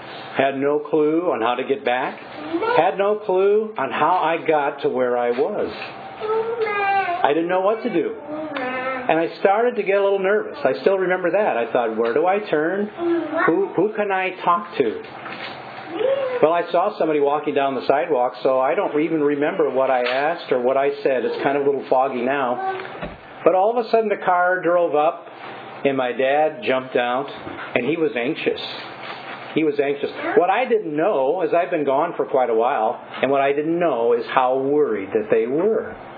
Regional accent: Albert Lea, Minnesota, United States; We traveled from my hometown of Albert Lea to where my grandparents lived, probably about 50 miles away.

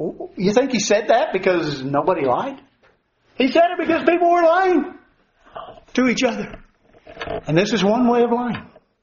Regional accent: Milton, Tennessee, United States; You know, when I was growing up in Milton, Tennessee, we used to have Albert Rhodes.

